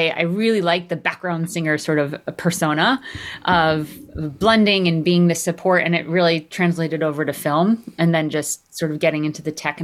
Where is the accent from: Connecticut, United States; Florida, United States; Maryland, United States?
Connecticut, United States; Yeah, I mean, I started playing the piano as a little kid. I grew up in Connecticut, and it's always a hobby, but I was good at it.